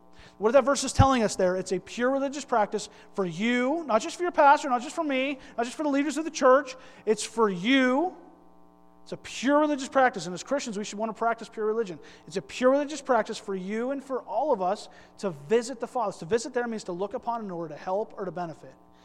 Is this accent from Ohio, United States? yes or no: no; Pennsylvania, United States; moved away; also born or lived in Florida; Because I'm from Pennsylvania in a little area that calls it pop. And then that's where I grew up. And then I moved to Florida